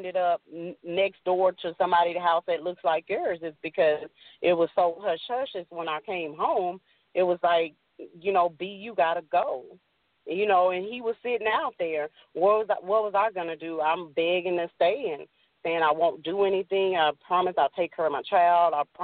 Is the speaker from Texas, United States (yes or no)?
yes; Dallas, Texas, United States; another part of Dallas called Dixon Circle. I can say that because everybody knows where Dixon is, and I'm from Dixon.